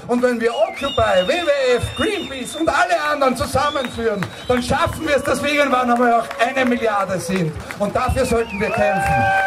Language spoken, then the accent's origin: German; Austria; Ich komme aus Österreich, das war nicht zu überhören.